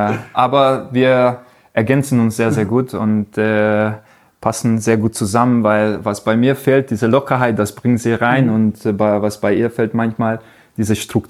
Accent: Budapest, Hungary; German is a second language; now in Leipzig, Germany; Ich liebe mein Land, ich liebe Ungarn. Ich komme aus Budapest, ich liebe Budapest.

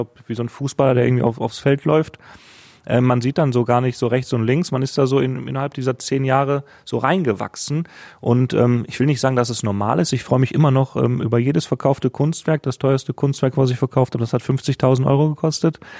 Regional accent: Essen, North Rhine-Westphalia, Germany; ich bin aus Essen, aus dem Ruhrgebiet

